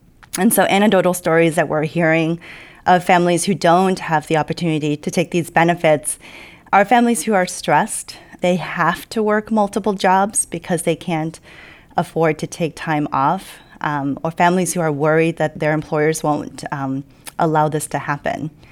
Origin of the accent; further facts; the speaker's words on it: United States; Yeah, the one thing I can say is that we as a American culture need to change that.